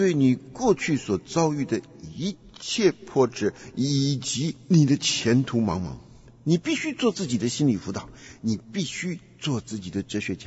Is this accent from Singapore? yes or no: no; Taiwan; now in United States; 我们家在台湾长大是没有亲戚的，我的爸妈跟着国民党走了，就再没有见过父母了